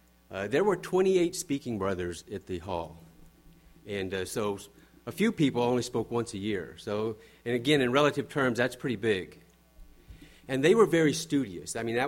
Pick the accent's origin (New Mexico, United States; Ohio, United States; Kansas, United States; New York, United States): New Mexico, United States; I grew up in New Mexico, an unamended ecclesia in New Mexico.